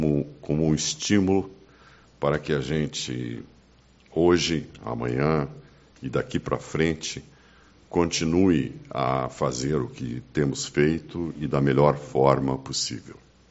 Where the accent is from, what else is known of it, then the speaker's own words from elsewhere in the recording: Uruguaiana, Rio Grande do Sul, Brazil; porque nós somos de Uruguaiana. Não abrimos a mão de ser de Uruguaiana.